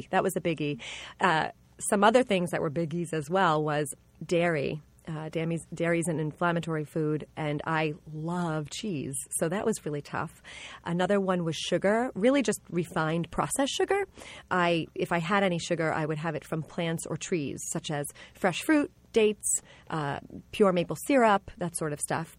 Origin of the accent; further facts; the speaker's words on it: New York, United States; I'm a New Yorker. I love my pizza.